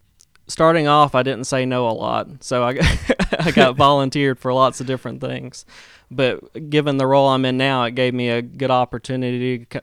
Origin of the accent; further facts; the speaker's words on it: Vidalia, Georgia, United States; I'm actually from Toombs County. That's Vidalia, Georgia